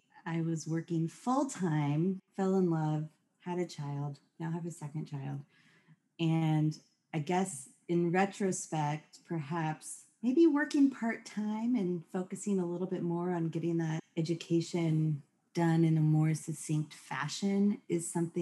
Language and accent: English; Portland, Oregon, United States; And I grew up in Portland in the West Hills in a predominantly white bubble.